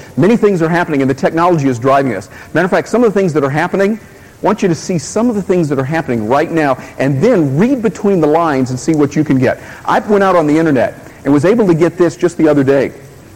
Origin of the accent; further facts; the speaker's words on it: Atlanta, Georgia, United States; Now, I'm from Atlanta.